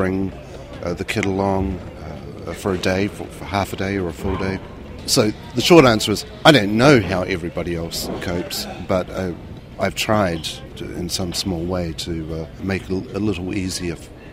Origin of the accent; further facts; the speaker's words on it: New Zealand; Now, as a New Zealander, I found it challenging and disheartening